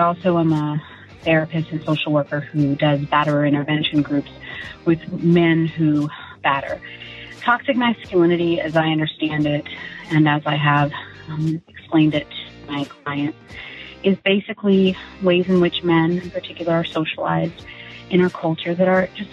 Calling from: Orlando, Florida, United States; I'm calling from Orlando. I live very close to Pulse and I'm very close to the plaza where … was shot and killed.

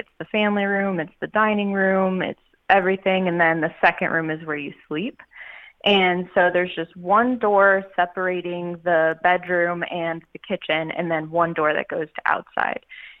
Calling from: Atlanta, Georgia, United States; I am calling from Atlanta, Georgia. Well, actually, I'm north. I'm close to Canton, which is like about, 45 or an hour north of actual Atlanta.

